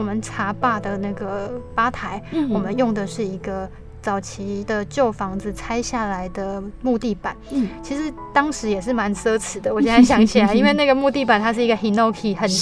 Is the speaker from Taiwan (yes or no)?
yes; Sanxing, Yilan County, Taiwan; 因为我小时候住在三星嘛，我们刚好在天颂碑那边的上面